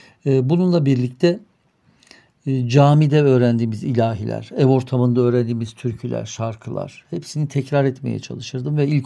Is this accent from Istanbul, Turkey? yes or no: no; Ankara, Turkey; born there; 1980 yılında Ankara'da doğdum. Aslen Sivaslıyım.